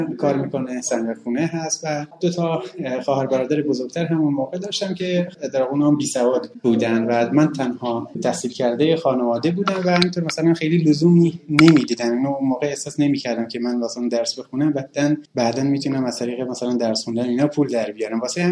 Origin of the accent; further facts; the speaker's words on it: Sanandaj, Kurdistan, Iran; خب من در سال 1370 در شهر سنندج استان کردستان به دنیا اومدم و تحصیلات ابتدایی رو در یک مدرسه عادی در شهر سنندج طی کردم